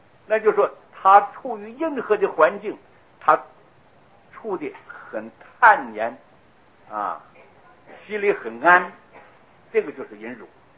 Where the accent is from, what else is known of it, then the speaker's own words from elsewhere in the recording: Taiwan; 说我们台湾人讲